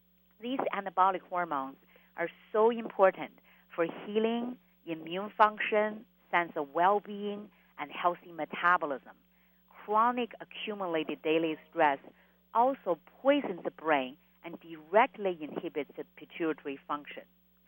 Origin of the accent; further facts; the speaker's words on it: China; now in United States; I grew up in China where we live really simple lives, and we worked really hard, and I have never, ever felt this kind of stress after I moved to the United States.